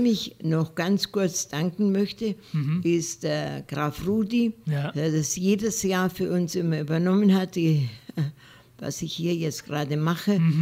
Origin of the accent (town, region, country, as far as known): Ulm, Baden-Württemberg, Germany; born or raised there